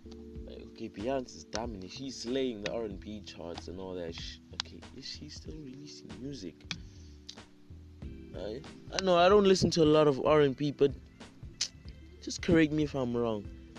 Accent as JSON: {"language": "English", "country": "South Africa", "said": "Because I am from South Africa, by the way. But I consider myself an American"}